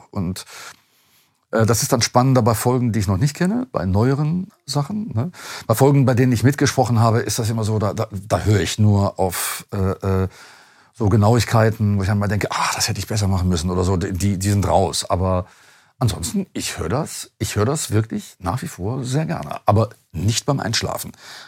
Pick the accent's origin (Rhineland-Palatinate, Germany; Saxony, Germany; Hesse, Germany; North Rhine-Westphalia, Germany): North Rhine-Westphalia, Germany; Duisburg; Ich komme aus Duisburg